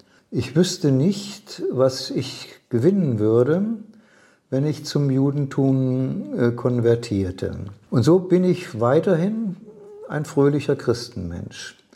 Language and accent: German; Germany; für mich als Deutscher nochmal verstärkt.